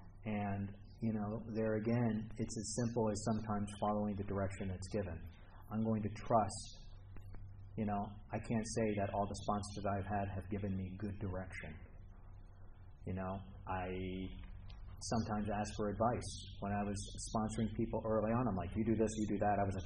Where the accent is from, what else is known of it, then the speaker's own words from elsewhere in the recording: United States; I'm an American. We're bigger people than the French.